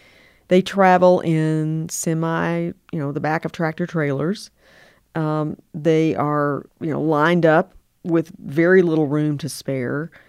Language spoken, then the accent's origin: English; Kingsport, Tennessee, United States; I grew up in Kingsport, Tennessee.